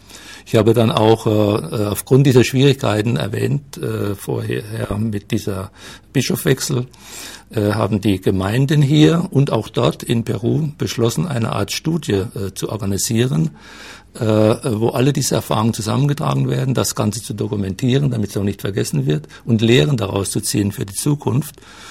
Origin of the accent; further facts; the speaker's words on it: Herxheim, Rhineland-Palatinate, Germany; moved away as an adult; die aus meinem Heimatdorf stammen, aus der Pfalz, Herxheim in der Pfalz